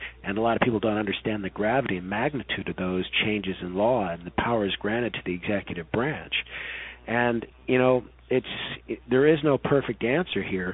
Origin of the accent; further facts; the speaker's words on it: United States; A, I'm an American